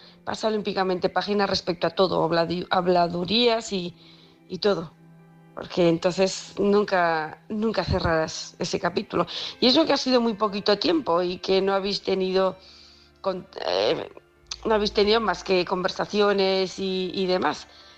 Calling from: Huesca, Aragon, Spain; de Huesca

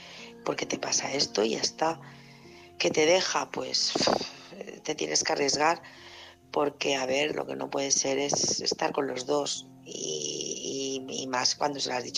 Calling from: Barcelona, Catalonia, Spain; de Barcelona

